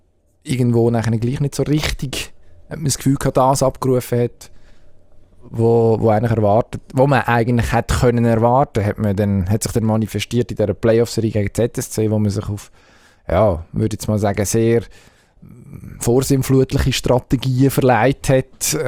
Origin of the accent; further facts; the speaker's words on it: Zurich, Switzerland; Und als Zürcher würde ich jetzt zum Beispiel fragen